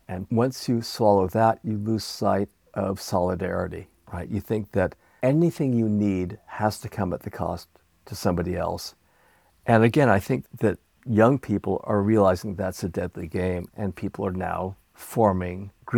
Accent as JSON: {"language": "English", "country": "United States", "tie": "born or raised there", "said": "I think, important and significant to me as somebody born and raised in America to see these capacities being regenerated."}